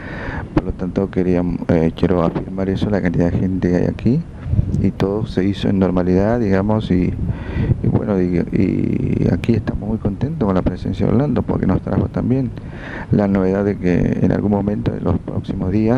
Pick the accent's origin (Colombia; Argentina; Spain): Argentina; Castelli, Chaco; yo quiero aclarar que soy de Castel y estoy acá en Machagay